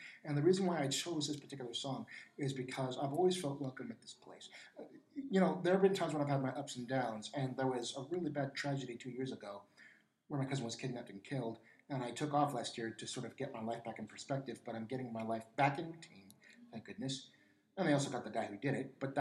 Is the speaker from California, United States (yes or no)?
yes; Castro Valley, California, United States; I'm from California, Castro Valley, California, anyway.